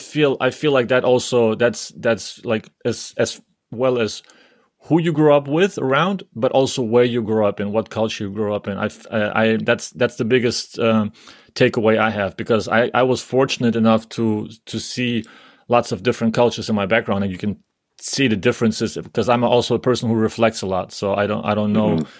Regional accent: Germany; You know, I didn't grow up in Lithuania. I grew up in Germany, and I feel a little bit.

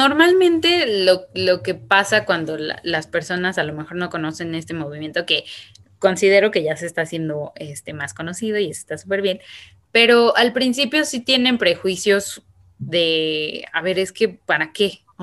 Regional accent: Mexico City, Mexico; Yo tengo 26 años, nací en la Ciudad de México y siempre he estado en la Ciudad de México.

